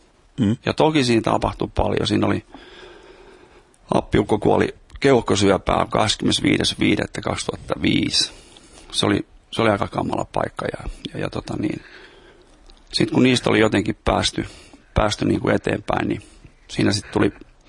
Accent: Lapua, South Ostrobothnia, Finland; Mä oon Lapuolta.

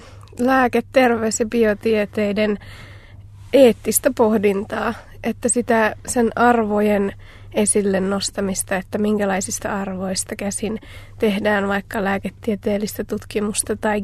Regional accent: Ylöjärvi, Pirkanmaa, Finland; now in Tampere, Finland; No, mä oon syntynyt Ylöjärvellä ja asunut sitten 10 vuotta Kurussa siinä lähellä, joka kyllä nykyään kuuluu Ylöjärveen, ja sitten Tampereella lukioajoista eteenpäin, että vaikka mä oon siellä Itä-Suomen yliopistossa, niin mä asun kuitenkin Tampereella.

